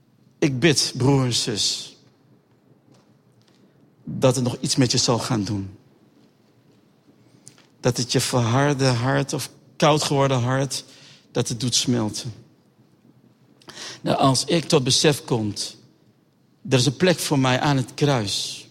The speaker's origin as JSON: {"language": "Dutch", "region": "Groningen", "country": "Netherlands", "tie": "born there", "said": "ik ben geboren in Groningen, in de stad Groningen."}